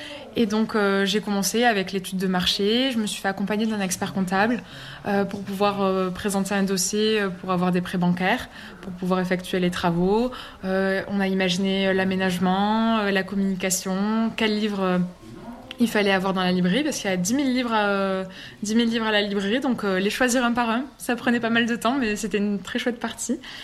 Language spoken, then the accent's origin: French; South, France; accent: southern; moved away as an adult; je pense que ça s'entend, j'ai un petit accent du sud. Mais je suis montée à Paris pour faire mes études